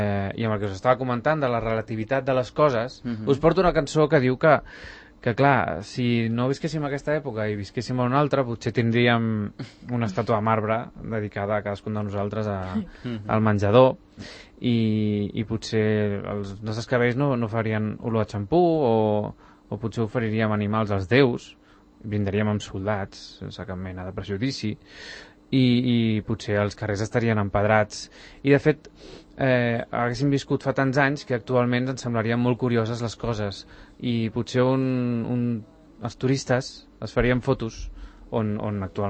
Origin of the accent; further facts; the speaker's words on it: Catalonia, Spain; que sapigueu que som catalans, que som un poble orgullós de ser català i que ja sabeu que som independents.